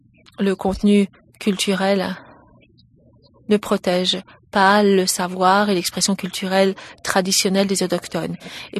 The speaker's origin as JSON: {"language": "French", "country": "Canada", "said": "en tant que Canadien, comment puis-je protéger quelque chose qui est fondamentalement canadien"}